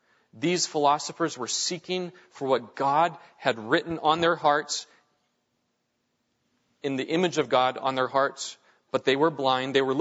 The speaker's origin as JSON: {"language": "English", "region": "Pacific Northwest", "country": "United States", "said": "I'm originally from the Northwest. I'm not from Seattle, but I've been to Seattle."}